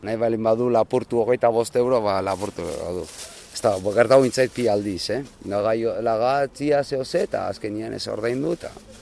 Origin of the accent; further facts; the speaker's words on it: Zumaia, Basque Country, Spain; born there; Ta nire aita eta ama herria. Baiek hor jaio dia, baina ni hemen jaio naiz, jaiota Zumaian.